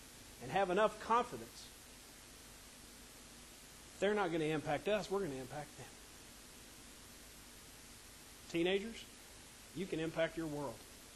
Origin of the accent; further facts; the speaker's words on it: the South, United States; accent: Southern; Now, I was raised in the South. I don't know if you can hear any Southern in me. You could probably get some of my Southernness the longer you're around me.